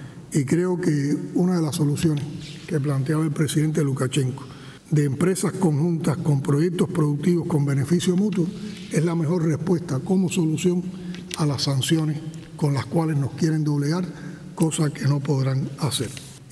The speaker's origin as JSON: {"language": "Spanish", "country": "Cuba", "said": "con el profundo sentir de mi pueblo, ratifiqué la condena de Cuba a las múltiples sanciones impuestas por Occidente contra Belarus"}